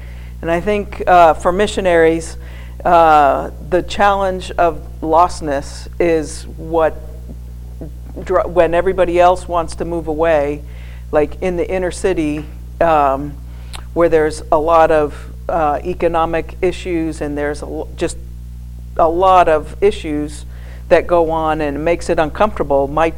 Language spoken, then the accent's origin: English; Sudbury, Massachusetts, United States; the church that I grew up with in Sudbury, Massachusetts, was one of the first Southern Baptist churches, and it was constituted the same month and year that I was born.